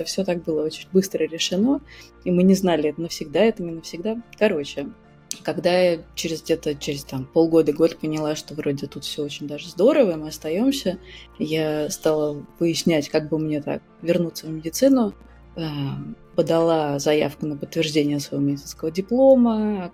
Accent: Saint Petersburg, Russia; now in Rotterdam, Netherlands; я из Петербурга, в настоящее время живу в Голландии, в Роттердаме.

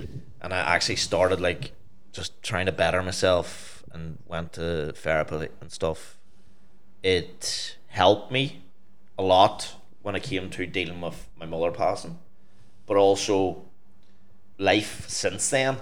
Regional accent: Northern Ireland, United Kingdom; I'm a DJ from MoMA who went, right, nobody in Northern Ireland's ever played

